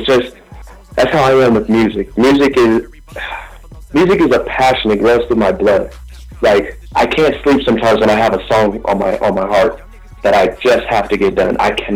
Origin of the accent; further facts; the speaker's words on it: Compton, California, United States; now in Los Angeles, United States; I'm originally from Compton. I do stay in L.A., but I venture back and forth from Reno, Nevada, and Los Angeles, California.